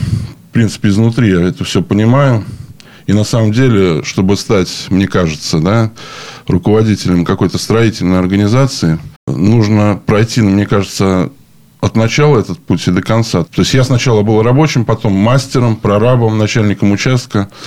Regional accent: Pskov, Pskov Oblast, Russia; Родился в Пскове, вырос тоже в Пскове. Закончил 19-ю школу. Наш Псковский государственный университет дальше.

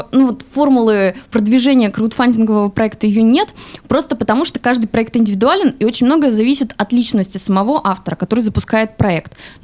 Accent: Pskov, Pskov Oblast, Russia; потому что я сама родилась и выросла в Пскове.

